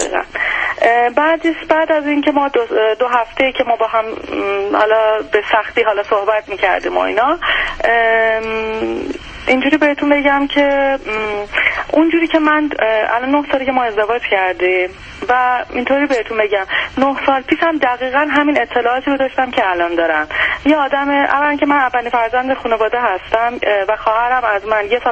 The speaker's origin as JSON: {"language": "Persian", "country": "Iran", "said": "من ایرانی هستم"}